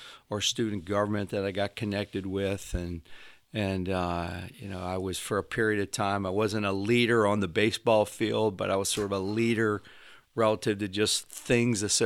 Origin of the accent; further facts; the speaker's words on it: Timonium, Maryland, United States; I'm very much a local kid. I grew up in Timonium, one of 4 children.